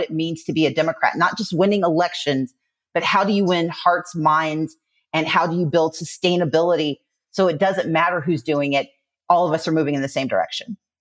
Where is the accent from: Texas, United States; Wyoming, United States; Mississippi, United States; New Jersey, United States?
Mississippi, United States; also born or lived in Wisconsin, United States / Georgia, United States; I am a daughter of the South. I was born in Wisconsin, but I grew up in Mississippi. I came of age in Georgia.